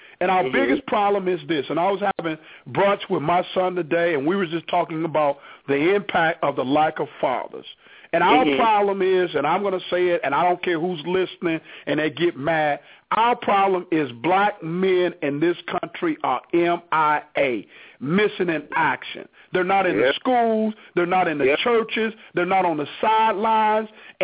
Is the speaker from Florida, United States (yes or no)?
yes; Miami, Florida, United States; When I grew up in Miami, Florida. I grew up, and my competition existed from people that went to school in Miami